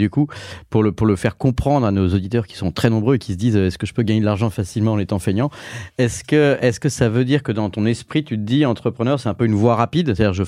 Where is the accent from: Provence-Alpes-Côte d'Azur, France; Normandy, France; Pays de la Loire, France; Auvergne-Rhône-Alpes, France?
Provence-Alpes-Côte d'Azur, France; Marseille; En tant que Marseillais, je ne peux que plus soyer.